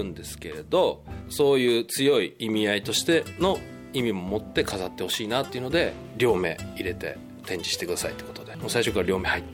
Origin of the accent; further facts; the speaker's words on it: Samukawa, Kanagawa, Japan; 寒川で育った人がうちの地元にはみたいな、まあ、そういう存在になれたらいいなと思ってるんで